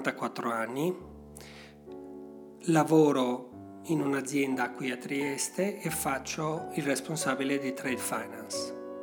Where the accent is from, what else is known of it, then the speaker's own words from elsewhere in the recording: Elbasan, Elbasan County, Albania; Italian is a second language; moved away as an adult; now in Venice, Italy; Io sono nato ad Elbasan, in Albania, e ho vissuto lì fino a dopo aver finito la laurea a 22 anni. Dopodiché mi sono spostato in Italia per studiare.